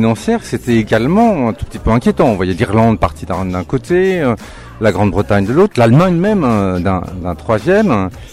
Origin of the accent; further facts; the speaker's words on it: Switzerland; Je suis suisse.